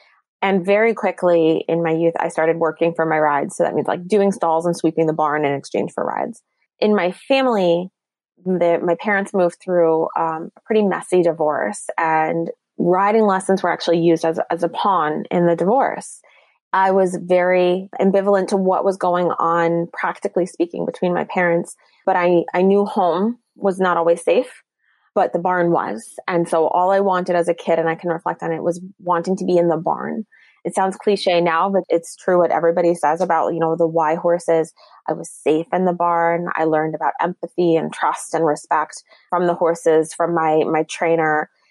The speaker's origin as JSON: {"language": "English", "region": "Connecticut", "country": "United States", "tie": "born or raised there", "said": "I was the kid that grew up at the stable. Very fortunate that I had that experience. I grew up actually in Connecticut."}